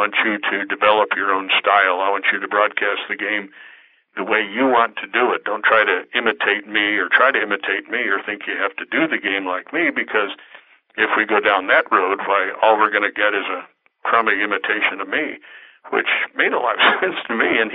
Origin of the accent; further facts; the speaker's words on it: Bloomington, Illinois, United States; Growing up in Bloomington, normally you're about halfway between Chicago and St. Louis.